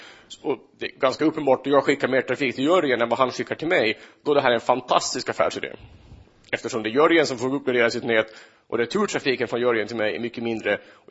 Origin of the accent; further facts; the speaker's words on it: Finland; Och eftersom jag är från Finland, det mest tydliga exemplet här.